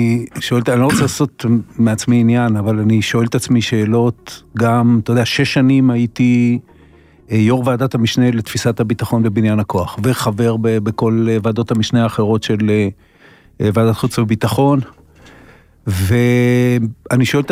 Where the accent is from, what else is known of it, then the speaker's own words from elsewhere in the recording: Kiryat Bialik, Haifa District, Israel; אני גדלתי בקריית ביאליק, שהיה יישוב של הרבה מאוד יוצאי גרמניה